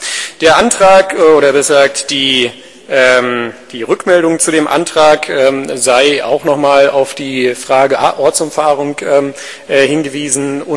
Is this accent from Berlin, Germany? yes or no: yes; Berlin, Germany; ich bin in Hellersdorf geboren und aufgewachsen